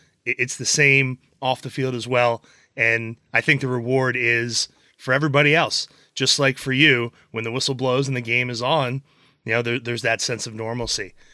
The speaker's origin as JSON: {"language": "English", "town": "Upper Darby", "region": "Pennsylvania", "country": "United States", "tie": "born or raised there", "said": "I grew up in Upper Darby."}